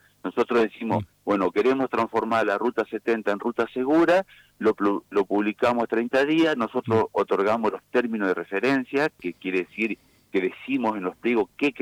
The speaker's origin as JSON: {"language": "Spanish", "town": "Gobernador Crespo", "region": "Santa Fe", "country": "Argentina", "said": "Yo soy de Gobernador Crespo"}